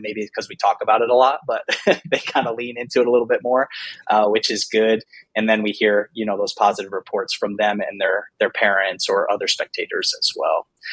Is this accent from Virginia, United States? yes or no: no; Connecticut, United States; moved away as an adult; I'm from the East Coast originally, so I'm originally from Connecticut. I went to school out there.